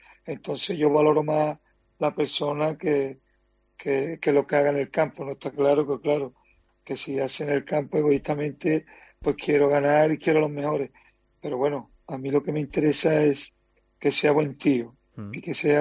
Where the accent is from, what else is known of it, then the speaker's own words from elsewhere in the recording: Sanlúcar de Barrameda, Andalusia, Spain; voy a vivir entre Sanlúcar de Barrameda, mi pueblo, y Sevilla.